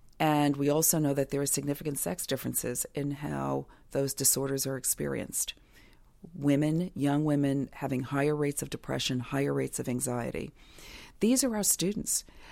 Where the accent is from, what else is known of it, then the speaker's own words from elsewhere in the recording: Brooklyn, New York, United States; So I grew up in a neighborhood. Back then it was called Flatbush. Now it's called Prospect Lefferts Gardens. It's the non-fancy side of Prospect Park, and went to public school.